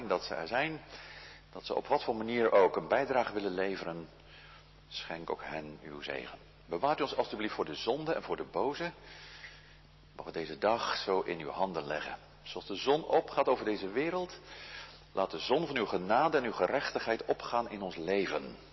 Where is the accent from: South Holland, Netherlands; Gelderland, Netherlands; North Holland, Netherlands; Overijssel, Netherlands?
South Holland, Netherlands; Goeree-Overflakkee; want u weet natuurlijk, ik kom van Goede Overflakkee. Van jongs af aan heb ik er verhalen over gehoord van mijn ouders en grootouders.